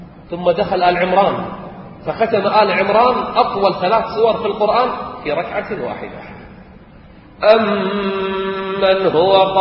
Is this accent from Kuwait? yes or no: yes; Kuwait